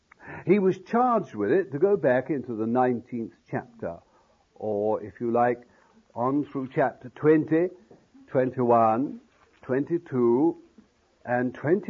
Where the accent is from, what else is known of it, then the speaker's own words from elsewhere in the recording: London, United Kingdom; born there; when I was born in London, they used to call it fist sometimes